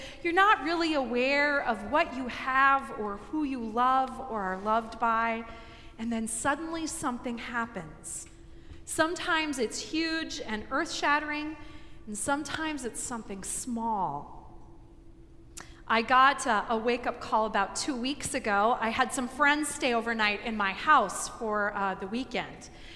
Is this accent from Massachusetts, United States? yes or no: no; Minnesota, United States; I'm Minnesotan enough to see a storm as a real challenge.